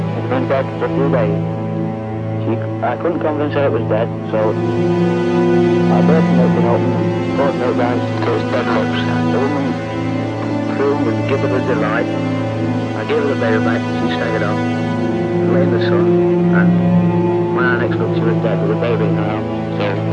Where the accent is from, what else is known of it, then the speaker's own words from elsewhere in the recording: United Kingdom; I'm a British soldier